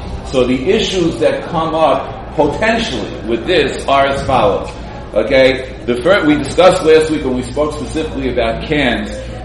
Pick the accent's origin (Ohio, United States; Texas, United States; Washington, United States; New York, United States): New York, United States; Brooklyn; So, you know, growing up in Brooklyn, I used to wonder